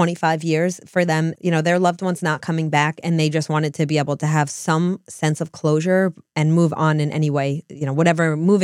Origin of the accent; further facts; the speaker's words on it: New Jersey, United States; Which is interesting because we are from New Jersey.